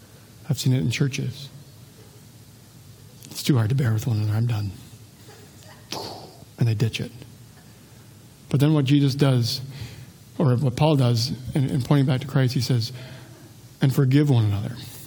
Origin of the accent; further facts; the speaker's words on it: Wadena, Minnesota, United States; You know, when I was growing up in Wadena, there was great conflict between the wrestlers and the hockey players.